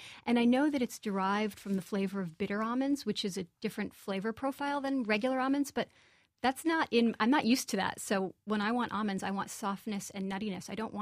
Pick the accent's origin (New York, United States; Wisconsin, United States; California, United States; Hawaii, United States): New York, United States; Brooklyn; It's very American. My book is completely American. I grew up in Brooklyn.